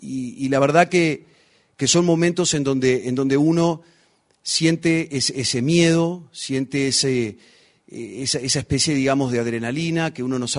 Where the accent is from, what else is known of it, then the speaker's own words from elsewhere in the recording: Tupambaé, Cerro Largo, Uruguay; mi familia, nosotros somos de Cerro Largo, de un pueblito chiquito que se llama Tupambaé. Una familia muy, muy tradicional.